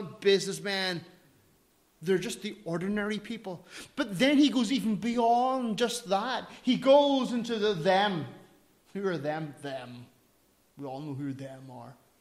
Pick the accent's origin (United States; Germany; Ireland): Ireland; I don't know. I'm Irish. Invite me to go to there.